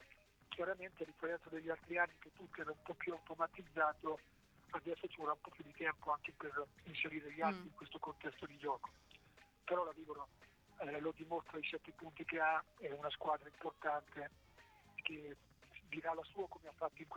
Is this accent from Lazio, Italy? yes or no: no; Senigallia, Marche, Italy; a parte che ci vivo, sono di Senigallia.